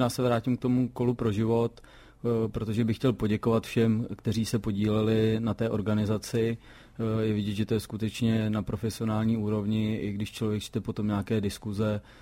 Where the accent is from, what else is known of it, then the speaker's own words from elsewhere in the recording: Mladá Boleslav, Central Bohemian Region, Czechia; i když jsem z Mladé Boleslavy